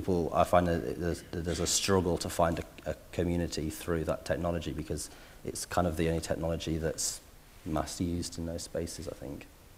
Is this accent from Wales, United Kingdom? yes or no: no; North West England, United Kingdom; I grew up in Cumbria, like in a really rural spot